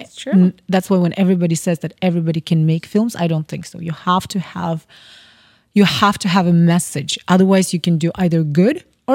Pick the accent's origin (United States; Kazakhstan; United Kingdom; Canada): Kazakhstan; I'm from Kazakhstan.